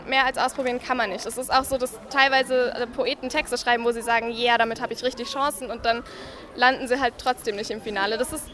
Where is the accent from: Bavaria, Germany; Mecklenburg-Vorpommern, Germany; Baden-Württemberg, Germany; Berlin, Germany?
Bavaria, Germany; Fürth; ich komme aus Fürth, bin 17